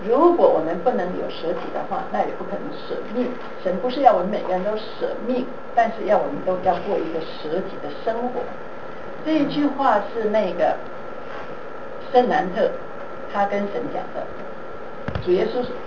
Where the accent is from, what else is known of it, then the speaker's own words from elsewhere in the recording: China; 我们中国人讲不共戴天，是不是？